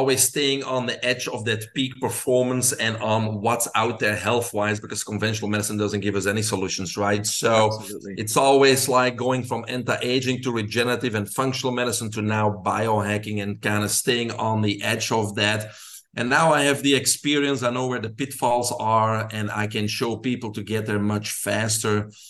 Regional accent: Belgium; English is a second language; most of your listeners can hear my accent. I grew up in Belgium.

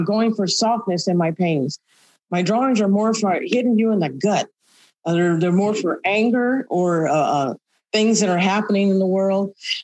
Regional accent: California, United States; Because I miss California. I was born and raised in the General Hospital 1 year after Margaret Garcia.

